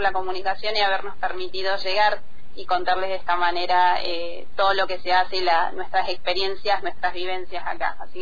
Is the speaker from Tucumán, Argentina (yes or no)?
yes; San Miguel de Tucumán, Tucumán, Argentina; Yo soy de San Miguel de Tucumán, la provincia de Tucumán, Jardín de la República.